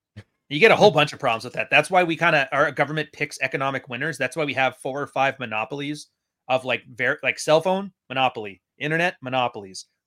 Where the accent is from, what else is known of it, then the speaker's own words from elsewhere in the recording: Canada; as a Canadian, you're like, okay, they keep talking about the Second Amendment.